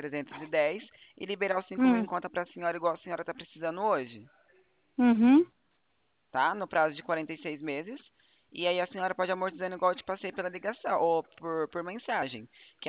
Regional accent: Tupã, São Paulo, Brazil; Oi, sou de Tupã.

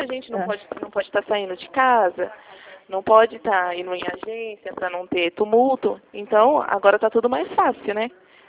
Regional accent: Marília, São Paulo, Brazil; Eu sou de Marília.

